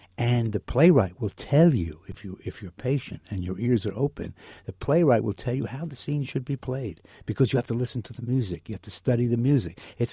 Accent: New Jersey, United States; I grew up in New Jersey, and my brother and I, when we were 10, 11, 12, we listened to only country and Western music

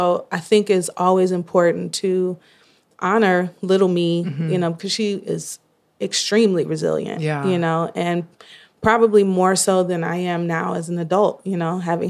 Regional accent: Detroit, Michigan, United States; now in Boston, United States; I'm from Detroit, Michigan. I'm a Brooklyn transplant right into Boston.

